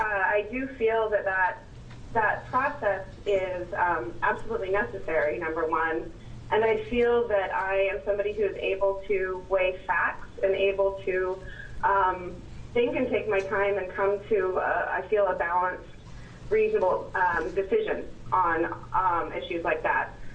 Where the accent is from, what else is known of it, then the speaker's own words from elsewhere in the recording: Portland, Oregon, United States; I'm from Northeast Portland, and it is my hope to join the TSCC Commission.